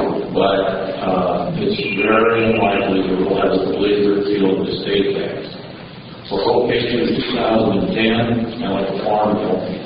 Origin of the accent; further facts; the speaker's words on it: Iowa, United States; I'm from Iowa.